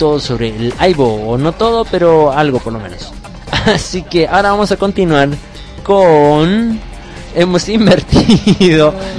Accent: Córdoba, Argentina; Somos de Córdoba.

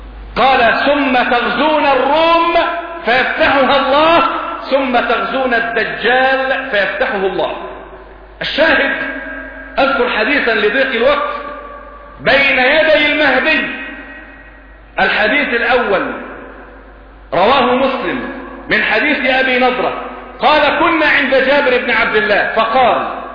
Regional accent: Egypt; فين كرامتنا اللي استعترت كمصريين في اخر لقطات

